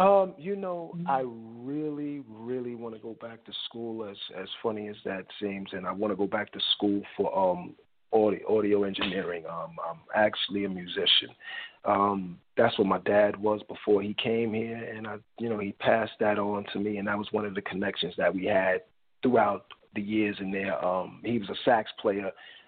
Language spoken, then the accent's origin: English; New York City, New York, United States; My parents are from Jamaica. I'm first generation born here, born and raised in the Bronx.